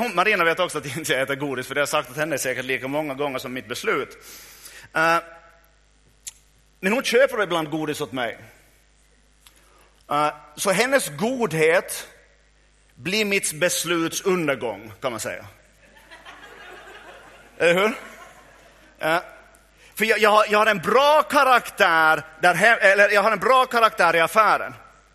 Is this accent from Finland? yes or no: yes; Finland; Och det där tycker jag vi ska ändra på som finländare.